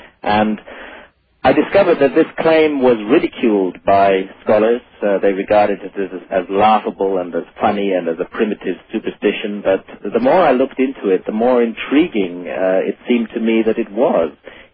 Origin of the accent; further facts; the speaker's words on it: Edinburgh, Scotland, United Kingdom; born there; also born or lived in India; I was born in 1950 in Edinburgh in Scotland, so I'm 45 years old now.